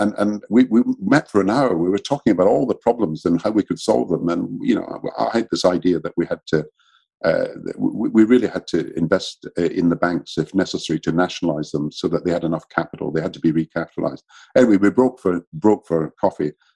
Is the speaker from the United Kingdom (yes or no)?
yes; Scotland, United Kingdom; I'm Scottish and British. I mean, we're very patriotic.